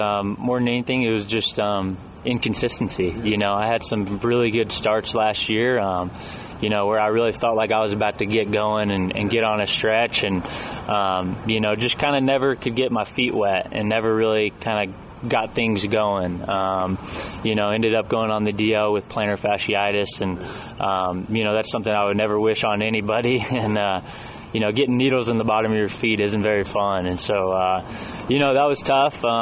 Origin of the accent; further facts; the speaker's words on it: Denver, Colorado, United States; growing up in Denver, you know, baseball is not a very big sport.